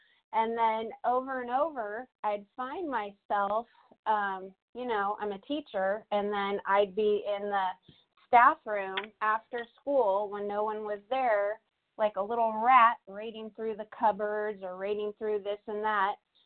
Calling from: California, United States; Yeah, hi, this is … I'm from California.

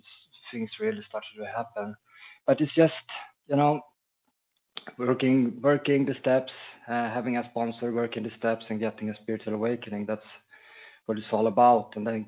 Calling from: Sweden; I'm calling in. I'm a recovered compulsive worried, and I'm calling in from Sweden.

